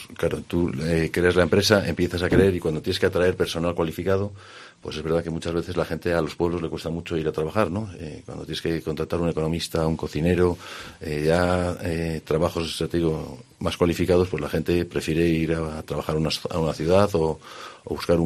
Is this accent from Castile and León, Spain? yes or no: yes; La Bañeza, Castile and León, Spain; La Bañeza para mí es mi pueblo, ¿qué quieres que te diga? Yo estoy orgulloso de ser de La Bañeza, orgulloso de haber hecho nuestros negocios, la mayor parte de ellos en La Bañeza